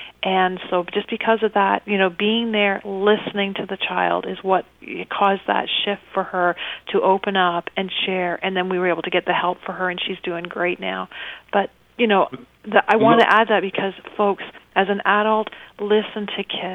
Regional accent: Canada; I'm proud to be Canadian.

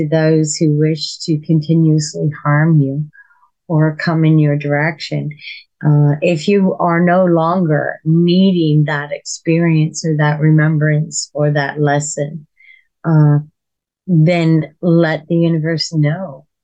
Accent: Nova Scotia, Canada; I'm from Nova Scotia, Canada here

